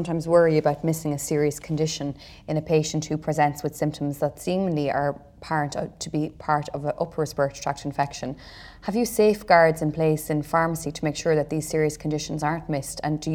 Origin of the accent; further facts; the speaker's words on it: Ireland; I'm an Irish general practitioner with a special interest in antibiotic overuse.